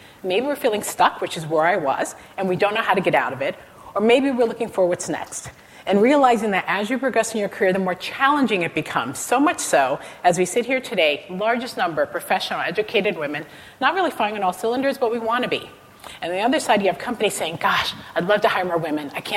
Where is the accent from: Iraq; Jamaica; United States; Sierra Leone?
United States; Newark, New Jersey; So I'm from Newark, New Jersey, right? Born in the middle of the riots.